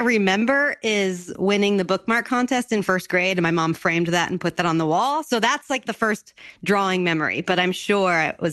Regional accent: California, United States; I mean, I grew up in Orange County, but they both worked

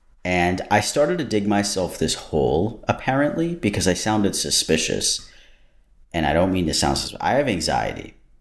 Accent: United States; my fiance is Canadian, okay, and I'm American, and we decided to get a place in Canada for a little bit

